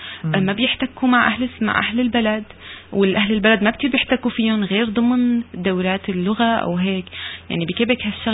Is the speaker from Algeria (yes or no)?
no; Syria; now in Canada; يعرفوا أنا سورية أو الباكراوند تبعي.